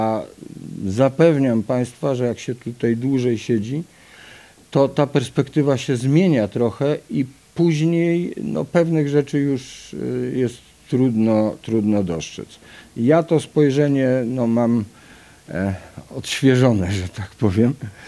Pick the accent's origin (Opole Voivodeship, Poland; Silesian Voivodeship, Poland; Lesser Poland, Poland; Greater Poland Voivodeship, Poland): Silesian Voivodeship, Poland; Gliwice; also born or lived in Siemianowice Śląskie; nie mogę się pochwalić, że jestem urodzony w Gliwicach. Przy całym szacunku dla Siemianowic